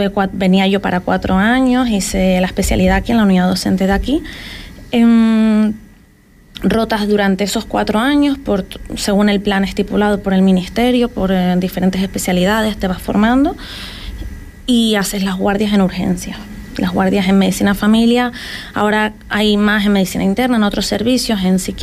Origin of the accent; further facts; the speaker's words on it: Canary Islands, Spain; moved away as an adult; Me costó entrar, la verdad, yo soy de Tenerife